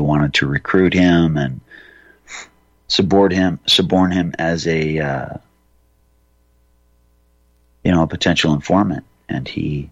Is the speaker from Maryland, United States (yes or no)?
no; Libby, Montana, United States; born there; I was born in Libby, Montana